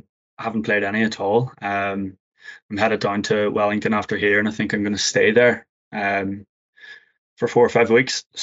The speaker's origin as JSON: {"language": "English", "country": "Ireland", "lives_now": "New Zealand", "said": "Like I came from Ireland to here and so impressed with what I'd seen."}